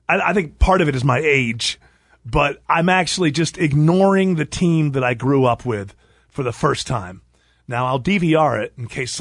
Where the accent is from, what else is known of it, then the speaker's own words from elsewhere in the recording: New York, United States; People who know me know that I love the Falcons, but I was raised in Western New York.